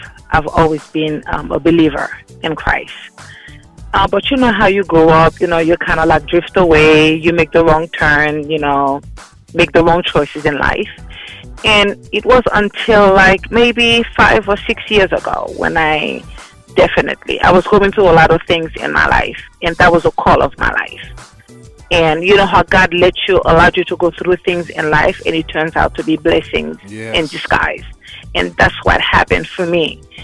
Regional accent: Queens, New York, United States; also born or lived in Haiti; I was born in Haiti, raised in New York.

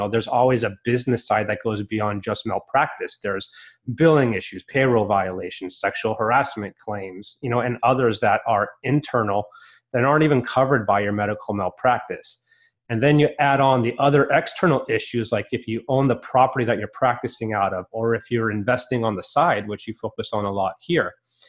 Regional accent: Lake Tahoe, United States; So kind of the man behind the firm is I grew up in Lake Tahoe in the mountains, skier, snowboarder, you know, big outdoors guy.

